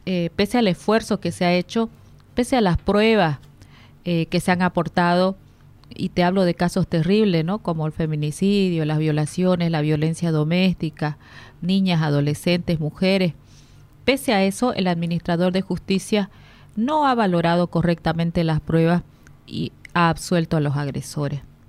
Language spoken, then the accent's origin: Spanish; Santa Cruz, Bolivia; me ha dado esa experiencia y esa oportunidad de estar al lado de mi pueblo cruceño